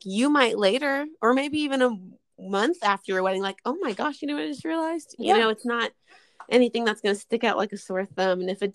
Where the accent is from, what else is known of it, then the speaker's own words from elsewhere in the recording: Boerne, Texas, United States; We grew up in Bernie, so Fredericksburg is like right around the corner